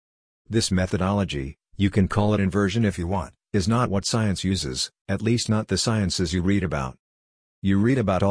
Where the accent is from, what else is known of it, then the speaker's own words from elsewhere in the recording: Hungary; Well, I am from Hungary, I am dyslexic, and anything normal is hard for me.